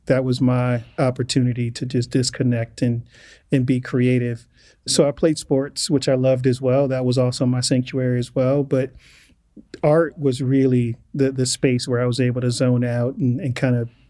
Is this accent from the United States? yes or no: yes; Joliet, Illinois, United States; also born or lived in Inglewood, United States; just our environment that we were growing up in Joliet.